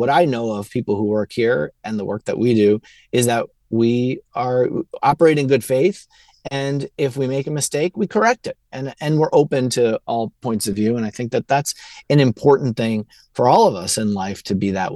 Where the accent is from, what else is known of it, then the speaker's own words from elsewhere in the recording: Queens, New York, United States; I'm from Queens. I grew up 2 miles from the stadium. I could see the glow of the lights from my house.